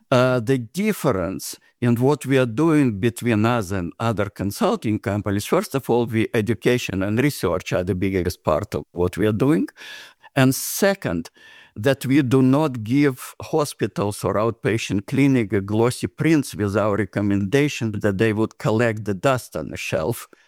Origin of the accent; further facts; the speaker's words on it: Ukraine; English is a second language; that believe that I'm from Texas, I'm not. I'm from Ukraine, from former Soviet Union.